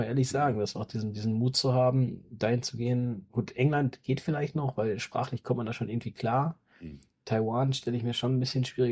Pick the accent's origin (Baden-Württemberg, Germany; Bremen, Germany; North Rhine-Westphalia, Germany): North Rhine-Westphalia, Germany; hier so ein bisschen als Ostwestfale ist ja die Heimat